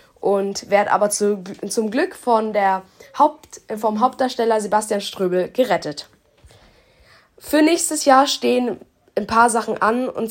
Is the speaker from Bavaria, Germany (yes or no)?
yes; Munich, Bavaria, Germany; also born or lived in Norway; ich bin 14 Jahre alt und ich komme aus München. Ich habe 8 Jahre meines Lebens in Norwegen verbracht